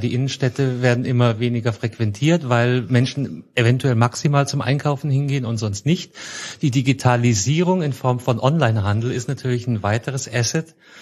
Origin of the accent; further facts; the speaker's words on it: Munich, Bavaria, Germany; Entschuldige, Digga, ich komme aus München.